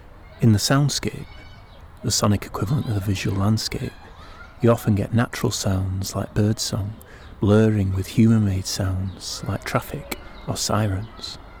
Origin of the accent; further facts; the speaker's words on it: North West England, United Kingdom; I'm an artist from Lancashire